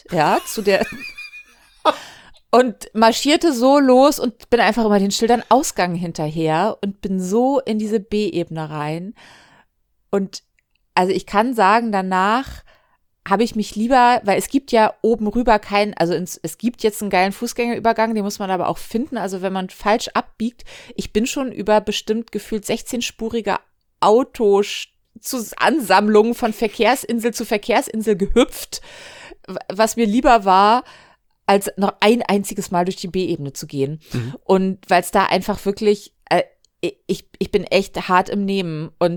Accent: Hamburg, Germany; Also ich bin am Hamburger Hauptbahnhof groß geworden

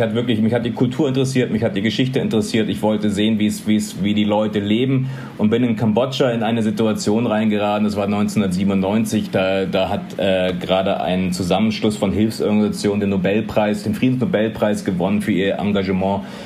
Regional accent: Munich, Bavaria, Germany; ich war ein Landei, ich bin in der Vorstadt von München aufgewachsen

